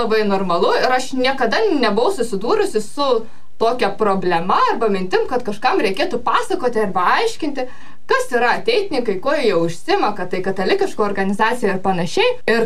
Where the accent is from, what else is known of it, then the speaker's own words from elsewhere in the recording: Skuodas, Klaipėda County, Lithuania; accent: Samogitian; Iš tikrųjų, aš esu iš Skuodo, iš Žemaitijos, todėl gal girdite mano labai gražų žemaitišką akcentą.